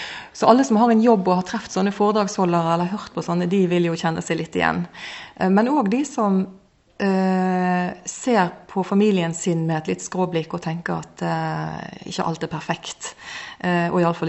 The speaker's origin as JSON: {"language": "Norwegian", "town": "Hjelmås", "region": "Vestland", "country": "Norway", "said": "Jeg kommer fra Nordhordland, Hjelmås i Nordhordland."}